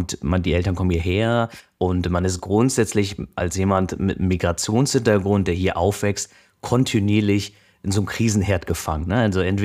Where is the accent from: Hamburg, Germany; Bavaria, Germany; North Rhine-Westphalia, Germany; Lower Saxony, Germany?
Lower Saxony, Germany; Buxtehude; also ich bin in Buxtehude aufgewachsen, die Stadt gibt es wirklich